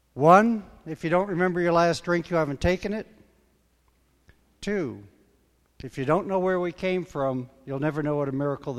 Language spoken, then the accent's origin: English; Tucson, Arizona, United States; And I said, well … I'm from Tucson also, and couldn't think of anything else to say.